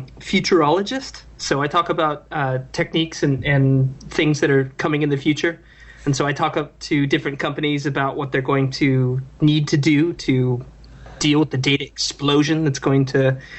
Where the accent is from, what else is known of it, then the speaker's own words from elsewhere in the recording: Portland, Oregon, United States; also born or lived in Hillsborough; now in London, United Kingdom; I'm from Portland. I actually was born in Hillsborough.